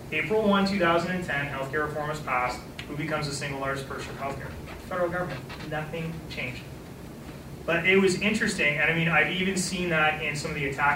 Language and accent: English; Canada; As a Canadian, I have three in me already.